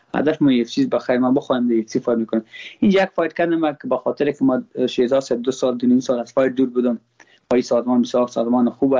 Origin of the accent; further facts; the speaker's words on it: Afghanistan; ما افغان هستم، با ما هزاره ازبک پشتون کلش یک چشم هستن.